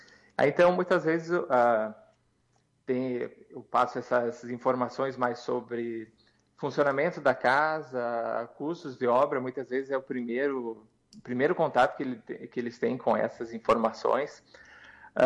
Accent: Ciríaco, Rio Grande do Sul, Brazil; now in Porto Alegre, Brazil; Eu sou natural de Siríaco e eu atendo basicamente metade do mês ali na região de Siríaco, mas no fim do ano passado eu também comecei a atender aqui na região de Porto Alegre. Me mudei para Porto Alegre

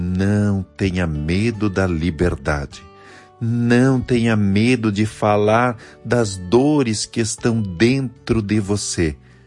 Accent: Santa Catarina, Brazil; now in Marau, Brazil; natural de Santa Catarina, minha terra.

